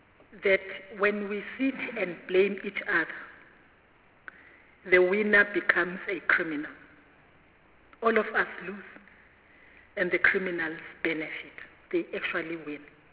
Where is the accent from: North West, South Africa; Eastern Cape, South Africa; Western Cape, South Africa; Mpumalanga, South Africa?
Mpumalanga, South Africa; I'm saying this because I come from Mpumalanga.